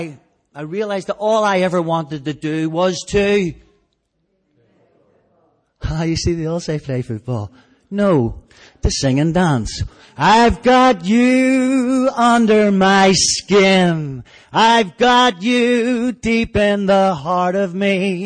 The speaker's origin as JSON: {"language": "English", "town": "Rathcoole", "region": "Northern Ireland", "country": "United Kingdom", "tie": "born or raised there", "said": "But I was brought up in Rathcoole. In the 60s and the 70s were difficult times growing up in Rathcoole. It became a dangerous place to live."}